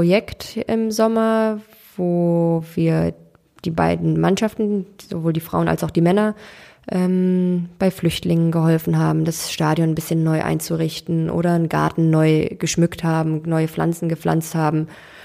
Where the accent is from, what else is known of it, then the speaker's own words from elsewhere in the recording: Cologne, North Rhine-Westphalia, Germany; Ich bin in Köln geboren, bin hier groß geworden